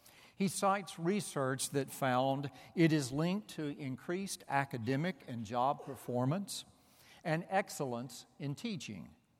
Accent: the South, United States; where I grew up in the Deep South, we didn't know what that was.

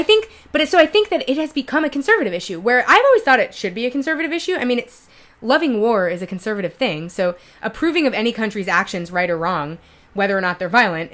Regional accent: New York, United States; But only interesting to me, and I think interesting to me specifically as a New Yorker.

